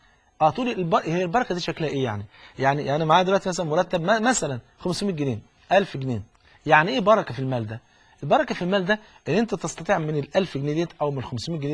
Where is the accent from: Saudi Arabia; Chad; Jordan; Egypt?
Egypt; زي ما بيقولوا كده المثل البلد عندنا في مصر